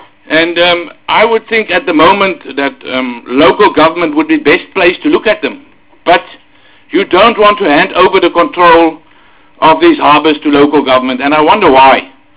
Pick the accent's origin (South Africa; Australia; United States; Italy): South Africa; I'm a South African citizen just like anybody else.